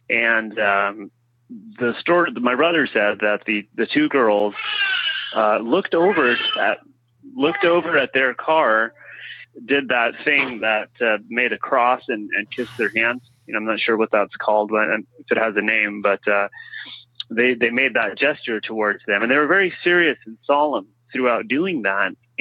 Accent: Modesto, California, United States; I'm from Modesto, California.

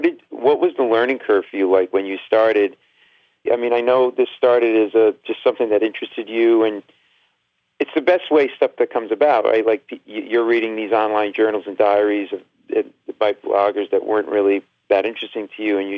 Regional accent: Rhode Island, United States; You know, my parents had a furniture store. We're Italian. I grew up in Rhode Island in New England.

